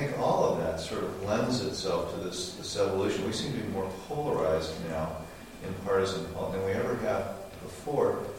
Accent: Tacoma, Washington, United States; I'm from Tacoma also.

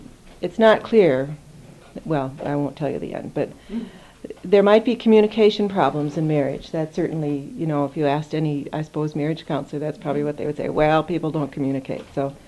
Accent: Chicago, Illinois, United States; I'm from Chicago, and I love literature.

